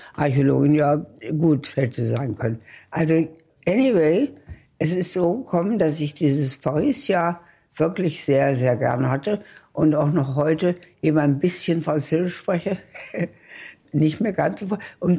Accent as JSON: {"language": "German", "region": "Berlin", "country": "Germany", "tie": "born or raised there", "said": "Berlin war ja meine Heimat und nach der habe ich mich auch immer gesehnt. Und dann kam ich zurück."}